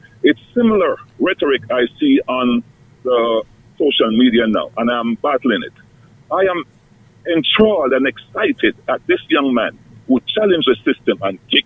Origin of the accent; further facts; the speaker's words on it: Queens, New York, United States; I'm from Queens.